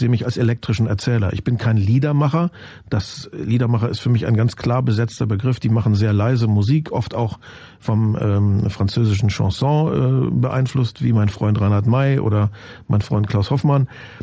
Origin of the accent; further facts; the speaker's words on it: Lusatia, Germany; Ich stamme aus der Lausitz. Meine sämtlichen Vorfahren sind aus Guben. Früher nannte man das Wilhelm-Pieck-Stadt in der DDR. Mhm. Da komme ich her und das sind meine Wurzeln.